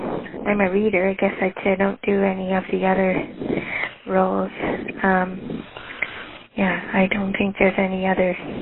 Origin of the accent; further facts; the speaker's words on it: Ontario, Canada; I'm from Ontario.